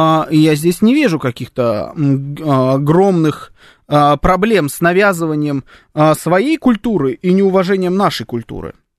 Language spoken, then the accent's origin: Russian; Moscow, Russia; also born or lived in Krasnogorsk; Вот я москвич, например, я родился в Красногорске, при этом всю жизнь прожил в Москве, да?